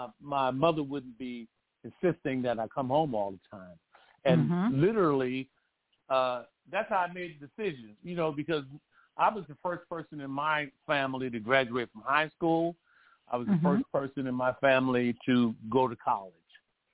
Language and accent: English; Frederick, Maryland, United States; born there; No, I was born in Frederick, Maryland, which is